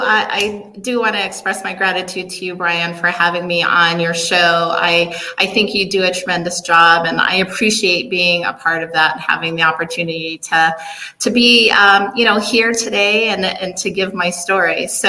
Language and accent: English; Denver, Colorado, United States; Well, I'm a Denver native. I grew up in Park Hill, and then my family moved out near Parker.